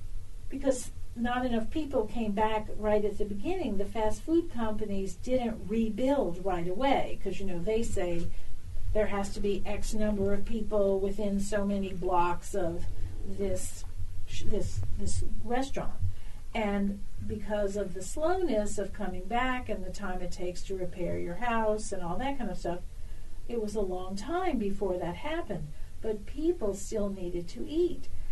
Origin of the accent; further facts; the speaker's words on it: New Orleans, Louisiana, United States; I grew up in Lakeview.